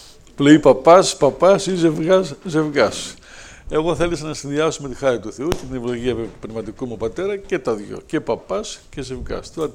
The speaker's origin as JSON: {"language": "Greek", "town": "Piraeus", "region": "Attica", "country": "Greece", "tie": "born or raised there", "said": "εγώ γεννήθηκα στον Πειραιά και μεγάλωσα εδώ και ανδρώθηκα εδώ."}